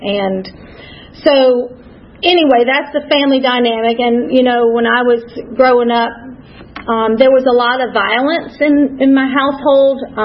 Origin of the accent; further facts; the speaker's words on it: Columbus, Georgia, United States; born there; And I was born in Columbus, Georgia, so not too far from here, about 100 miles south. I'm an only child.